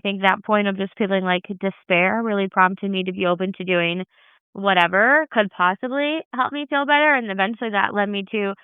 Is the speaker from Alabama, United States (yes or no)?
no; Iowa, United States; also born or lived in Argentina / Canada; I'm originally from Iowa. I've actually lived all over the place, though, like from Argentina to Canada.